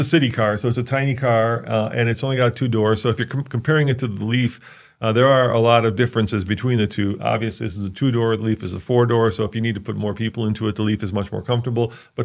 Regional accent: Illinois, United States; Like where I grew up in Illinois, license plates back then were $75

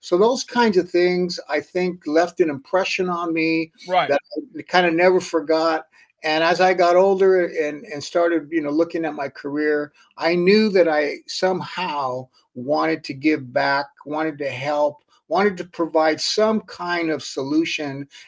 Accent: Los Angeles, California, United States; I grew up in Northeast Los Angeles.

